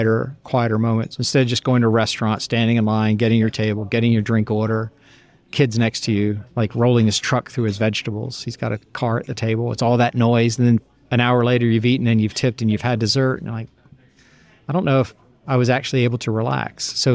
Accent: Athens, Georgia, United States; And so I grew up around Athens, Georgia in the 80s and 90s.

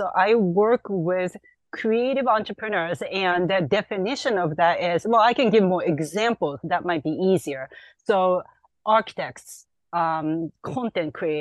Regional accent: Yokohama, Kanagawa, Japan; moved away as an adult; now in United States; So I was born and raised in Japan. Yokohama is the city that I grew up, but I always wanted to, you know, try my luck elsewhere. So I came to the US

